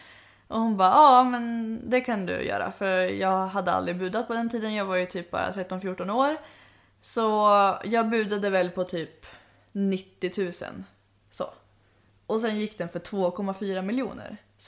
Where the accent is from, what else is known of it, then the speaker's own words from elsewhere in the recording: Sweden; hur visste du att jag var svensk?